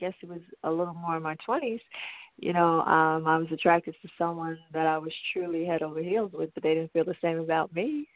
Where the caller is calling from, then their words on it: New Jersey, United States; I'm calling from New Jersey.